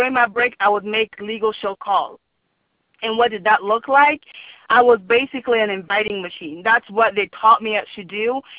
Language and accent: English; Cameroon; English is a second language; now in United States; And some of you guys could hear my accent. I'm originally from Cameroon in Africa.